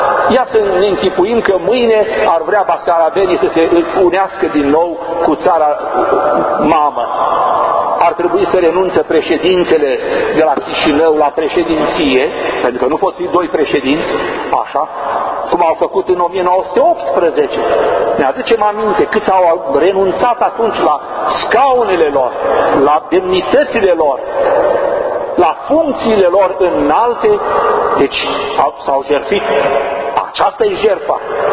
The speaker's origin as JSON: {"language": "Romanian", "country": "Romania", "said": "Nu patriotismul acela fariseic, cum a făcut fariseul, să ne batem pe piept, eu sunt român, dar numai atunci când se cântă imnul României sau când îți luau un bar de bere. Când e la jertfă"}